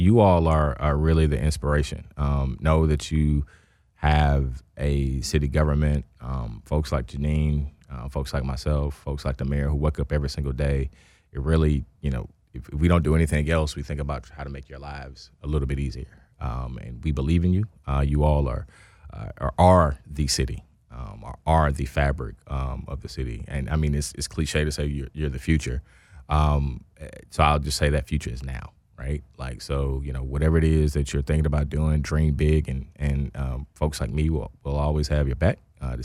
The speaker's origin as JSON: {"language": "English", "town": "Atlanta", "region": "Georgia", "country": "United States", "said": "I'm from the A, man. I can't help. I'm from the West Side"}